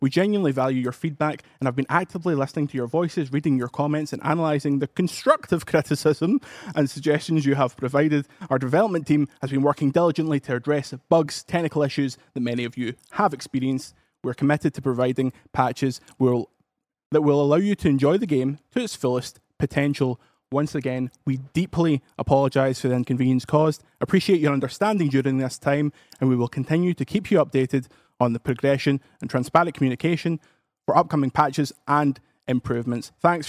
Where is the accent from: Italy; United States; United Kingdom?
United Kingdom; Paisley, Scotland; I'm from Paisley, mate.